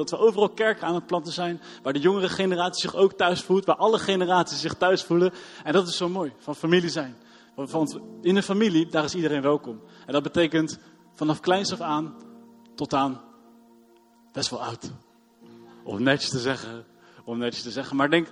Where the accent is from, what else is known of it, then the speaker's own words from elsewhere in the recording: The Hague, South Holland, Netherlands; accent: Hague; Kan je alvast waarschuwen, ik heb een lekker Haags accent, dat hoor je gelijk hè.